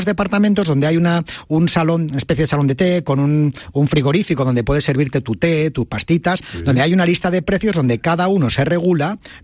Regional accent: United Kingdom; Spanish is a second language; pero claro, sí, yo soy británico, sí.

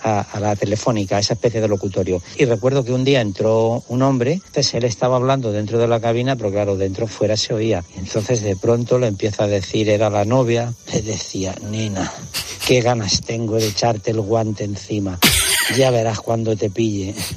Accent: Cazorla, Andalusia, Spain; yo recuerdo en mi pueblo, soy de Cazorla, cuando nadie tenía teléfono en casa

